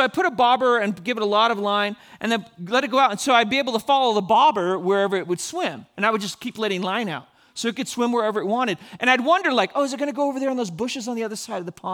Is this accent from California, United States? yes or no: yes; California, United States; I grew up in Northern California.